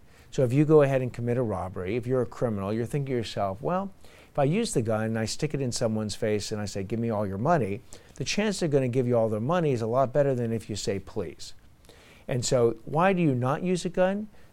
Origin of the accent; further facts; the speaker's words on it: Los Angeles, California, United States; we grew up in West LA and we take the bus to the beach.